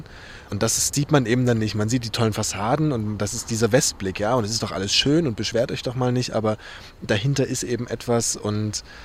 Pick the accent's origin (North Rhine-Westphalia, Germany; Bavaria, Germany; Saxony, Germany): Saxony, Germany; Ich habe meine Umgebung und mein Sachsen und mein Ostdeutsch-Sein, was auch immer das ist, noch nicht für mich befriedigend erkundet und begründet.